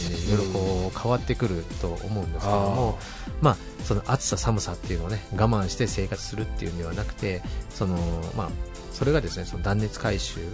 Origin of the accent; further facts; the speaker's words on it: Hiroshima, Japan; now in Tajima, Japan; まあ、広島、出身は広島なんですけども